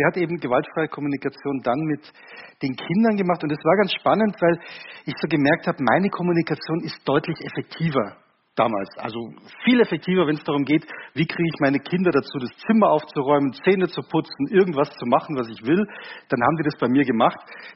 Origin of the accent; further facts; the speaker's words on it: Munich, Bavaria, Germany; Ja, ich komme aus München, aus der Nähe von München.